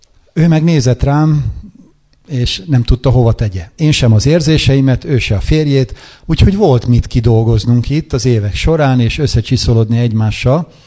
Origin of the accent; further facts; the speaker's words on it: Győr-Moson-Sopron, Hungary; Ez a mi esküvői képünk a szülőfalomban, én a Szigetközből származom